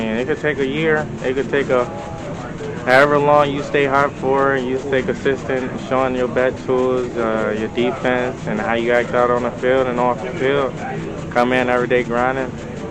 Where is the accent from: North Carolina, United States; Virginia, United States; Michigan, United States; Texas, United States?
Virginia, United States; Cherry City; play for the Guardians. I'm an outfielder from Cherry City, Virginia.